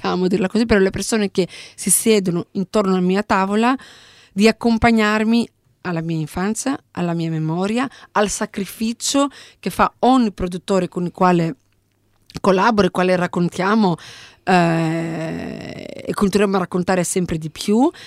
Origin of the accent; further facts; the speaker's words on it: Greece; mi ha spinto di raccontare il mio paese, la mia terra, di raccontare un territorio fuori dal territorio, di raccontare le sue sfumature, anche in un momento dove ancora la Grecia